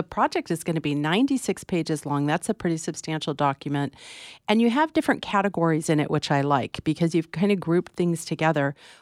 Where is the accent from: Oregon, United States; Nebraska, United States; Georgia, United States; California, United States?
California, United States; I grew up down in the Bay Area. I grew up with a lot of farm stands around